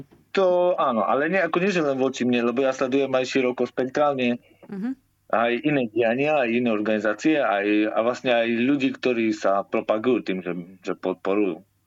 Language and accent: Slovak; Košice, Košice Region, Slovakia; now in London, United Kingdom; No tak u nás v Košiciach sídlisko nad jazerom, mám tam pravidelné miesta. Ale keďže som teraz momentálne v Londýne